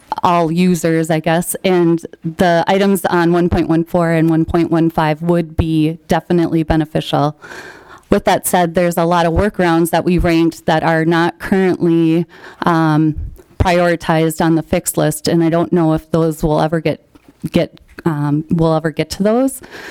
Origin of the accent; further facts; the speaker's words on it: Minnesota, United States; I'm from Stearns County.